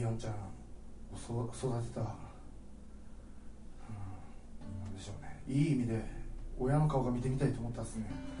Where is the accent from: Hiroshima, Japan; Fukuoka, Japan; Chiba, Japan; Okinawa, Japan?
Chiba, Japan; 自分は、千葉県千葉市生まれ育ちなんですけどですね、